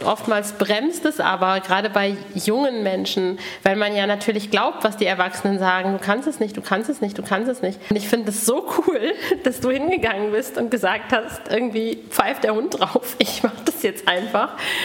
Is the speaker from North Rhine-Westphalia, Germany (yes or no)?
yes; Paderborn, North Rhine-Westphalia, Germany; Ich bin selber aus Paderborn